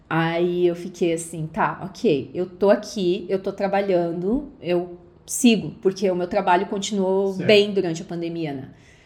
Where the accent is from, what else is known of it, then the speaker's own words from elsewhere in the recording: South Region, Brazil; Eu sou do Sul, então muita gente muda pro Uruguai.